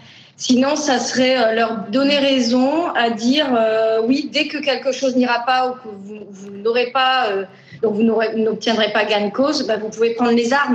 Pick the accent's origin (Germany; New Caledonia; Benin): New Caledonia; Alors, je suis née en Nouvelle-Calédonie. Et donc j'ai connu les événements de 84 et 88, donc j'avais 11 ans. Donc là où on habitait, là où habite ma mère toujours, donc à Boulari entre Saint-Louis la tribu de Saint-Louis et la tribu de la Conception